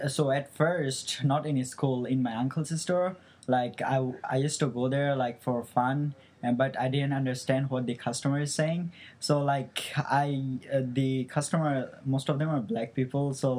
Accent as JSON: {"language": "English", "country": "Bangladesh", "moved": "yes", "lives_now": "United States", "said": "I have been living in America since 2010. I'm originally from Bangladesh, and now I'm a senior at George Washington Carver Engineering and Science High School."}